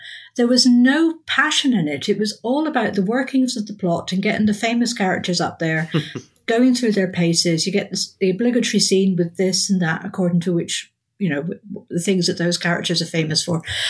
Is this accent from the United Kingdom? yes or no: yes; Aberdeen, Scotland, United Kingdom; the one that's set in Aberdeen, because Aberdeen is my hometown.